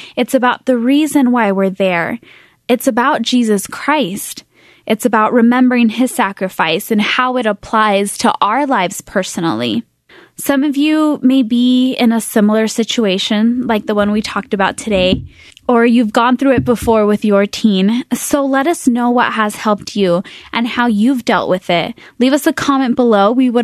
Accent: California, United States; I remember growing up in California, and all of my friends went to the beach and hung out on Sundays, and how I yearned to be there.

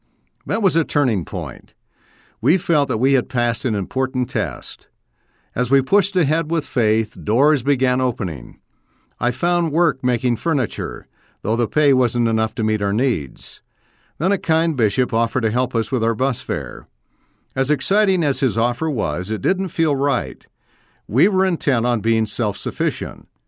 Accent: Chile; In my home country of Chile, I was able to live comfortably on my salary.

